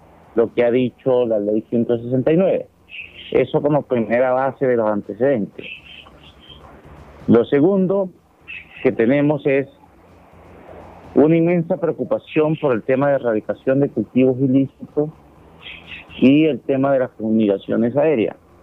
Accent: Colombia; soy de la Nación Arhuaca de la Sierra Nevada de Santa Marta

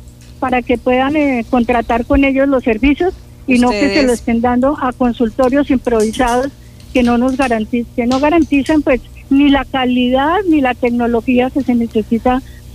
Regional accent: Guaviare, Colombia; nosotros acá en el Guaviare no sé qué es lo que pasa, que somos también colombianos

